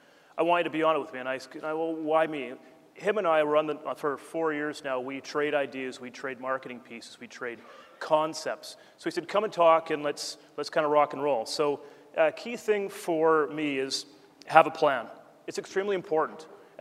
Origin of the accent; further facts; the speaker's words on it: Vancouver, British Columbia, Canada; I'm from Vancouver. I used to deliver the Vancouver Sun. I was 12.